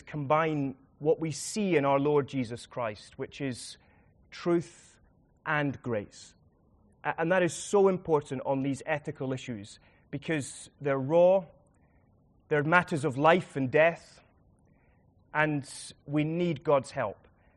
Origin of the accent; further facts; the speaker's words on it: Edinburgh, Scotland, United Kingdom; now in London, United Kingdom; I'm from Edinburgh originally, now serving Wandsworth.